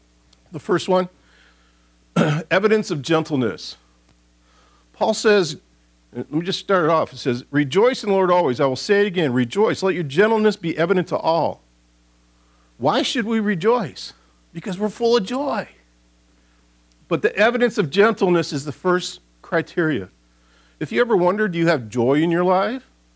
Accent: Detroit, Michigan, United States; I grew up in Detroit, Michigan, in a highly blue-collar industrial area outside of Detroit.

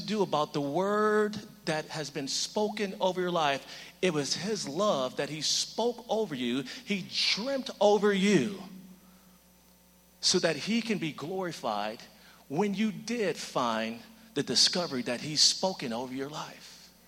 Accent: Michigan, United States; I'm from Michigan originally, in high school.

